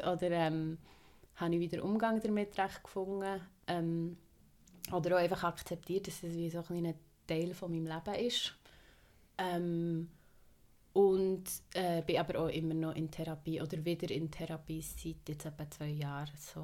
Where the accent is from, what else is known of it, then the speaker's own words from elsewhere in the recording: Bern, Switzerland; ich bin 29, ich bin in der Region Bern aufgewachsen und studiere im Moment Business Communication in Freiburg.